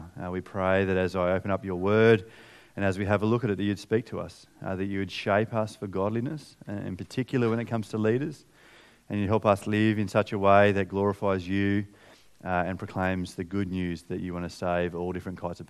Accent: Australia; I love being Australian, but it is very different than the way other people work.

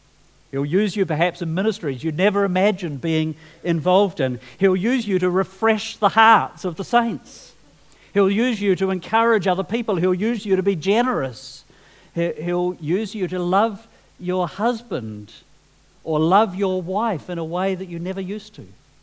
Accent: New Zealand; When I was growing up in New Zealand, I thought about all sorts of countries where I might go and live.

